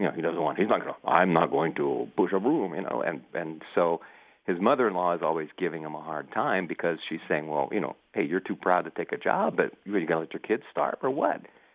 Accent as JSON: {"language": "English", "town": "Miami", "region": "Florida", "country": "United States", "tie": "born or raised there", "said": "a family that I grew up near in Miami. We lived there from 57 to 67."}